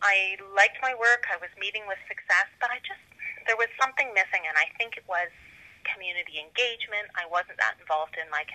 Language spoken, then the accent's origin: English; Cobourg, Ontario, Canada; So as I've mentioned, I'm born and raised in Cobourg.